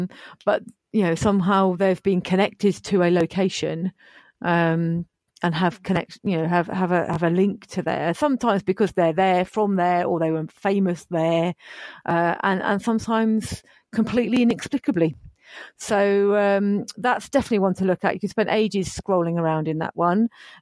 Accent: Bedford, East of England, United Kingdom; And then for Bedford, which is my hometown

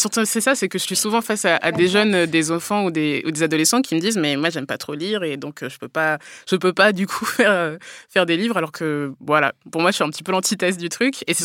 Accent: Orléans, Centre-Val de Loire, France; born there; Bah, je suis née à Orléans

